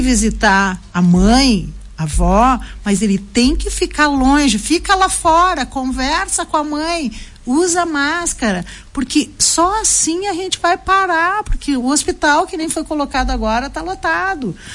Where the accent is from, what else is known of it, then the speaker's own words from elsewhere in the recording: Porto Alegre, Rio Grande do Sul, Brazil; eu sou porto-alegrense, eu vim de Porto Alegre ontem